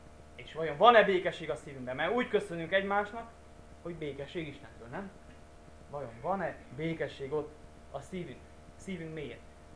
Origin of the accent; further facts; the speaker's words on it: Timișoara, Timiș County, Romania; Mi is otthon Temesváron.